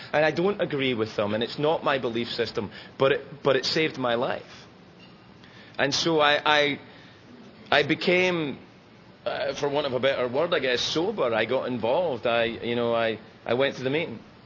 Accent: Glasgow, Scotland, United Kingdom; I was scared going to AA meetings in my hometown. And I went to the, if you're ever in Glasgow, go to the South Side meeting on a Wednesday night.

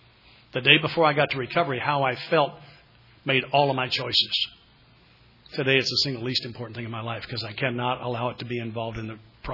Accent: the South, United States; So I grew up in the South.

